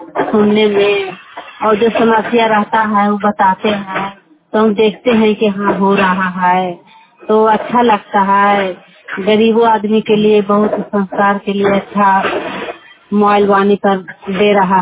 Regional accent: Bihar, India; मैं बिहार के रहने वाला हूँ

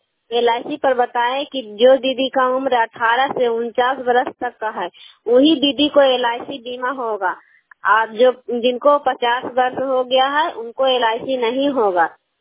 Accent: Bihar, India; मैं कैला गांव नगर नौसा प्रखंड नालंदा जिला के निवासी हूँ

